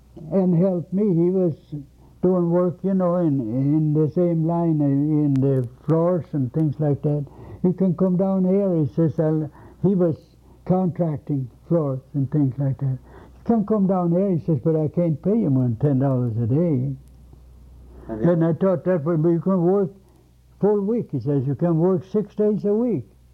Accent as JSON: {"language": "English", "town": "Cleveland", "region": "Ohio", "country": "United States", "tie": "born there", "said": "Yeah, no, I was born"}